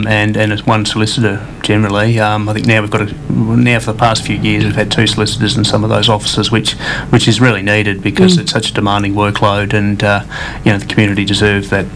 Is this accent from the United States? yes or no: no; Perth, Western Australia, Australia; born there; Yeah, I was born in Perth, but my mother was born in Marble Bar, and extended family sort of grew up in Port Hedland, essentially, and... and in Pilbara, and my grandmother was born in Roy Hill Station, and extends to the Injibundi people of the Pilbara.